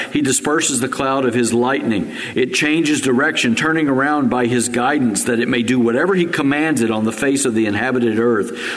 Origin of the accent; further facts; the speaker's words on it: Texas, United States; Growing up in West Texas, I've seen some thunderstorms that will make you fear for your life.